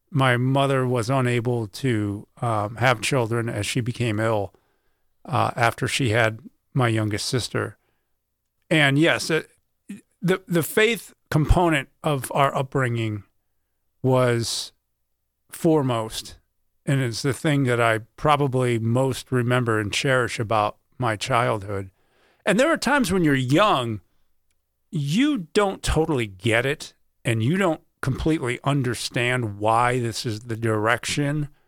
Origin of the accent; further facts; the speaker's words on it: St. Louis, Missouri, United States; born there; I was born in St. Louis, Missouri, one of five kids.